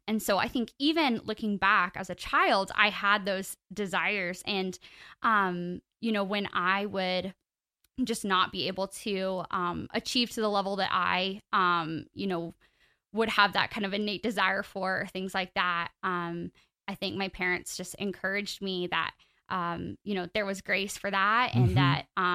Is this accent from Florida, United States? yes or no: yes; Orlando, Florida, United States; also born or lived in Gainesville, Georgia; So I was born in Gainesville, Georgia, but grew up here in Orlando, was raised in a Christian family, and grew up going to church, going to a Christian school here in Orlando.